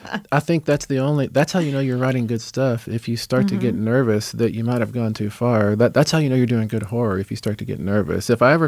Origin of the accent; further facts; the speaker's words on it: Texas, United States; I'm not out of Montana. I'm from West Texas